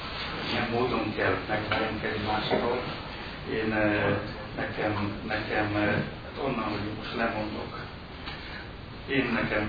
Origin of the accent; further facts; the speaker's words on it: Transylvania, Romania; Én a világot piros-fehér zöld szemüvegen keresztül látom, ezt nem tudom megtagadni, erdélyi ember vagyok